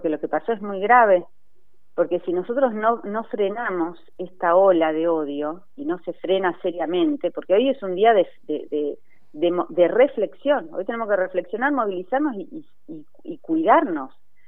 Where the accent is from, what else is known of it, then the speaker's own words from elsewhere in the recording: Argentina; Acá no hay enemigos, somos todos argentinos